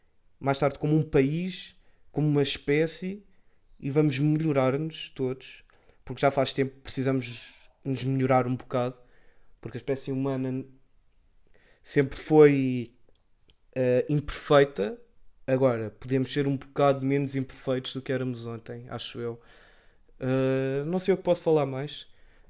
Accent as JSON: {"language": "Portuguese", "country": "Portugal", "said": "Pá, somos assim, somos tugas, é assim"}